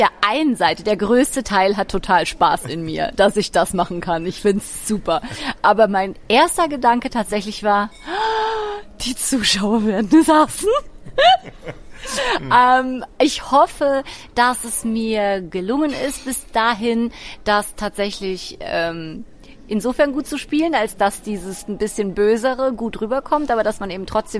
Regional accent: Baden-Baden, Baden-Württemberg, Germany; weil wir kommen beide aus Baden-Baden.

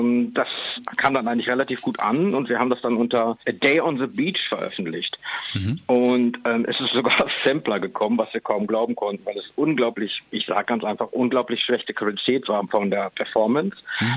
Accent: Hamburg area, Germany; Ich bin bei Hamburg aufgewachsen

